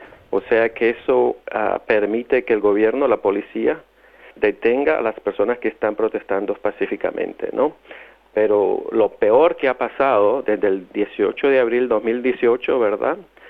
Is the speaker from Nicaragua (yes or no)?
yes; Nicaragua; moved away; Yo salí de Nicaragua en 1983 rumbo a Guatemala por el régimen y la represión que el gobierno de Ortega trajo a Nicaragua.